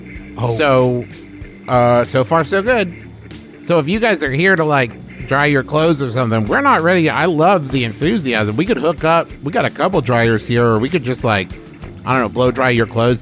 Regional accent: Nebraska, United States; Well, yeah, the accent, remember, was fake. I'm from Nebraska.

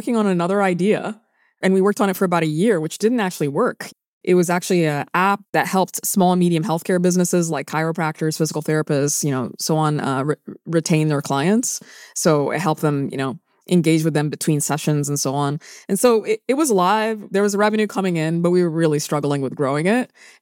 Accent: Sudan; English is a second language; also born or lived in Saudi Arabia / United Arab Emirates / United Kingdom; now in United States; So I'm originally from Sudan. That's where my parents are from. I lived in Saudi Arabia, in the Emirates, in the UK. I immigrated to the US when I was 24 years old.

